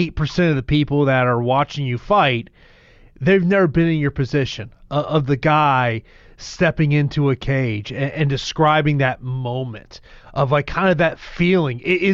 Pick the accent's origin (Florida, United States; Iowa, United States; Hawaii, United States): Florida, United States; a man that's going to be a part of Combat Night here in my home state of Florida.